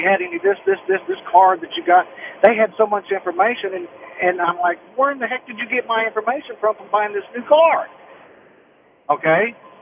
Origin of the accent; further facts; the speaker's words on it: Texas, United States; I'm from Texas, and I usually come to Kansas City two or three times a week loaded.